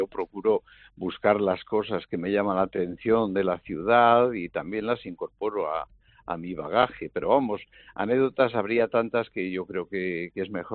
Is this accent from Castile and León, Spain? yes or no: yes; Zamora, Castile and León, Spain; born there; also born or lived in Valladolid; nací en Zamora por voluntad de mis padres y porque estaban viviendo allí, pero luego, pues, donde nací un poco a la vida ha sido en Valladolid